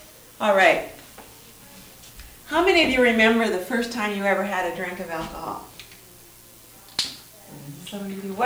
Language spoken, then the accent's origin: English; Midwest, United States; I grew up in the Midwest, and good German, Dutch family.